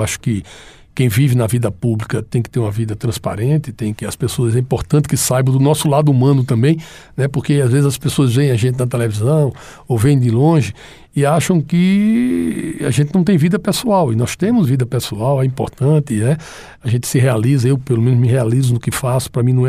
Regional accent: Pernambuco, Brazil; born there; now in Roraima, Brazil; Eu sou roraimense hoje, eu sou de nascimento pernambucano, mas sou roraimense de opção, né?

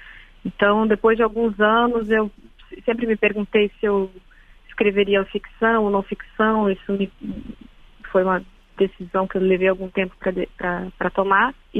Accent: Sarras, Santa Catarina, Brazil; eu me lembrava muito da minha infância, da minha adolescência em Sarras, que é uma cidade pequena, de Santa Catarina, quer dizer, é distante, mas ecoa, né?

